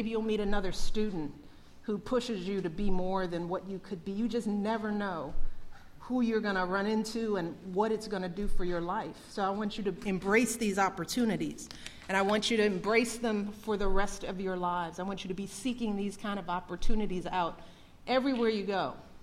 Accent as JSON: {"language": "English", "town": "Chicago", "region": "Illinois", "country": "United States", "tie": "born or raised there", "said": "From the Mississippi Delta to my hometown of Chicago, to Houston"}